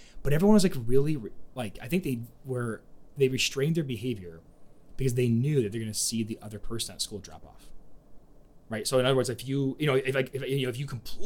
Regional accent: Wheaton, United States; I'm from Wheaton. I plan to be buried there.

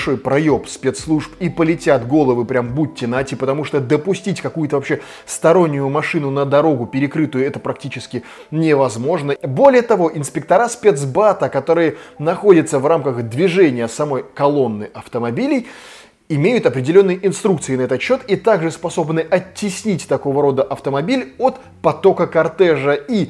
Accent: Saint Petersburg, Russia; Но как коренной петербуржец могу лишь посмеяться

